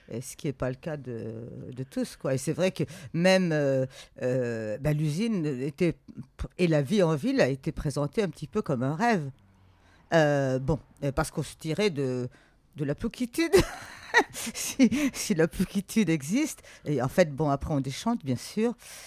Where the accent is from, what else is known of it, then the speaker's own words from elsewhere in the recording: the Alps, France; moi, je suis native des Alpes et j'ai connu ça.